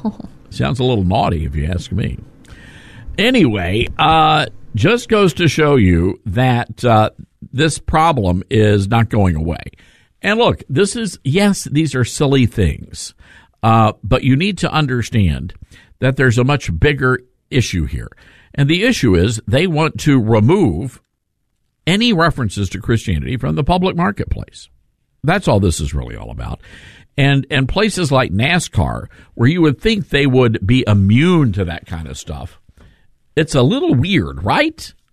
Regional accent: Memphis, Tennessee, United States; We've got Jake in Memphis, Tennessee, my hometown, listening to us on KWAM.

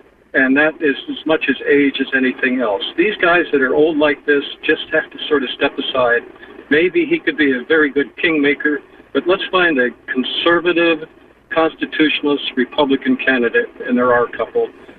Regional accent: Germantown, Tennessee, United States; I am from Germantown. I think you are, too.

